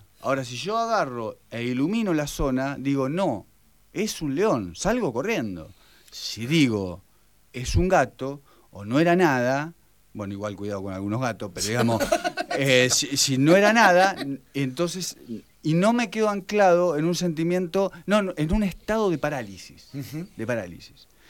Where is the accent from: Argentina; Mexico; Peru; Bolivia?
Argentina; Yo no sé si como argentinos o qué, pero tenemos como una predisposición a...